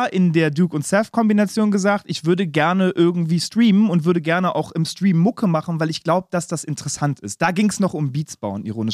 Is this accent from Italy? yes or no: no; Berlin, Germany; born there; Und gebürtiger Berliner bin.